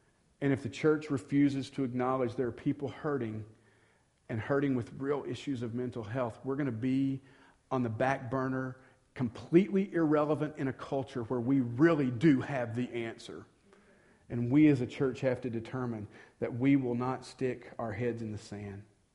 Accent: the South, United States; But you know, I'm old school. I grew up in the South as a Baptist.

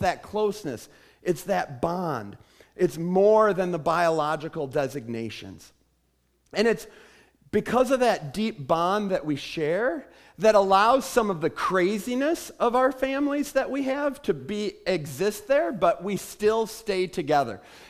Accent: Wisconsin, United States; when I was growing up in Wisconsin, which is largely Catholic, especially in the area I was raised in, like everybody I knew, we all lived in your typical nuclear family.

